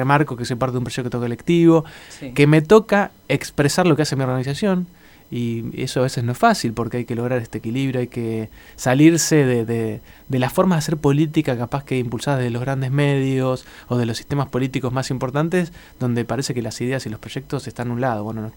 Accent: La Plata, Buenos Aires Province, Argentina; me tocó, soy platense, y de alguna manera construimos una referencia.

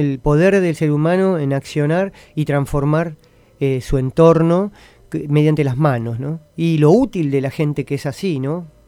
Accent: Buenos Aires, Argentina; Barrio Mondongo, genial, de toda mi vida, soy del Mondongo

